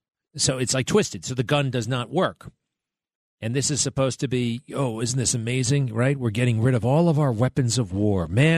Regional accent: New York, United States; You know, I grew up on Long Island.

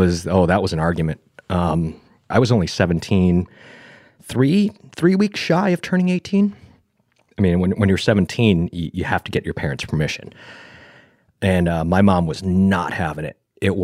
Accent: Buffalo, New York, United States; and I'm from Buffalo, New York. I don't know anything about the heat.

